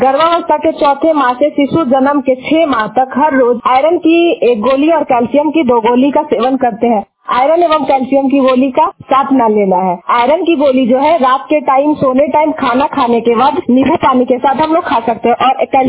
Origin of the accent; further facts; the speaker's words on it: Nawada, Bihar, India; और मेरा प्रखंड नारदीगंज है और मैं नवादा डिस्ट्रिक्ट से बिलोंग करती हूँ।